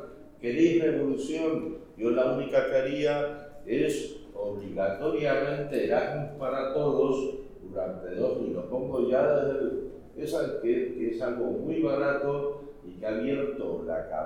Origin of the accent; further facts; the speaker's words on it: Spain; pero soy español y europeo